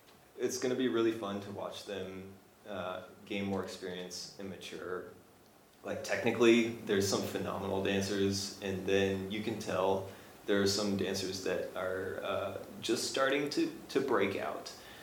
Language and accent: English; San Francisco, California, United States; I grew up in San Francisco.